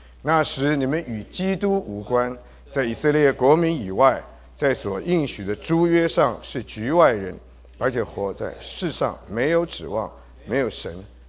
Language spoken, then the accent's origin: Chinese; Taiwan; 我是生在台湾的，所以我记得好清楚，以前我们小时候在台湾跟中国大陆是隔绝的，